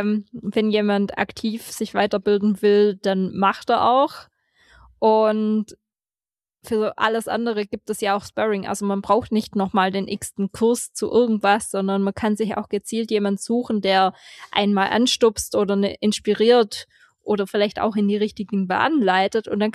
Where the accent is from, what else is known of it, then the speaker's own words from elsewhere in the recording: Swabia, Germany; Weil ich bin ja Schwabe und die anderen auch um mich herum.